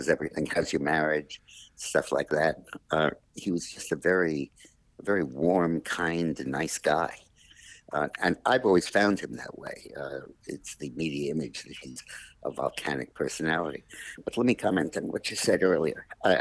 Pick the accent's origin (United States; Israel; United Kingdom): United States; New York City, New York; I grew up in New York City, in Manhattan, on 85th Street and West End Avenue.